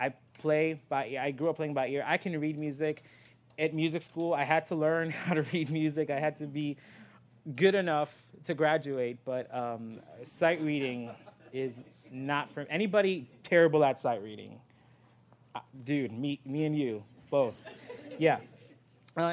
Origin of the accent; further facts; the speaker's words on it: Florida, United States; also born or lived in New York; I was born in the States. I was born in New York, and I moved to Florida when I was six.